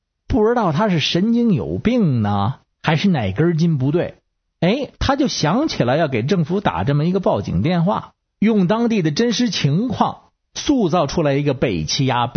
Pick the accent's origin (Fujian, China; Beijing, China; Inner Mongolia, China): Beijing, China; 各位听众好，您现在所收听的是世外桃源星期五午茶节目，